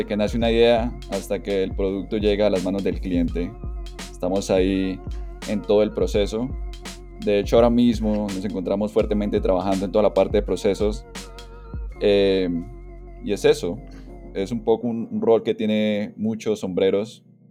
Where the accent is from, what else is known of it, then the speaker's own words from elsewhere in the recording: Florencia, Caquetá, Colombia; now in Bogotá, Colombia; Yo soy de Florencia, Caquetá, pero estoy radicado completamente en Bogotá, Colombia, y llevo aquí ya bastantes años.